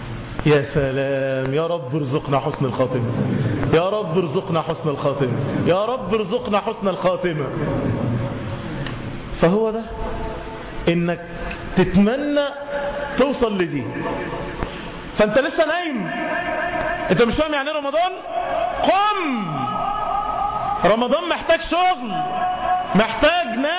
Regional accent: Cairo, Cairo Governorate, Egypt; ورحت أصلي في مسجد في مدينة نصر عندنا في القاهرة

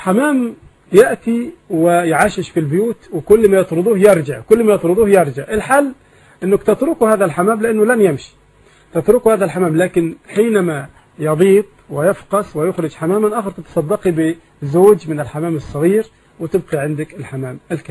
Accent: Egypt; إذا كان مكتوبا في القائمة في عندنا في مصر يبقى ملك للزوجة

